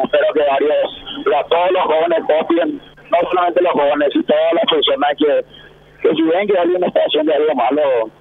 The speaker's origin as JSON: {"language": "Spanish", "region": "Asunción", "country": "Paraguay", "tie": "born or raised there", "said": "Yo con orgullo digo que soy de la Chacarita, nacido y malcriado."}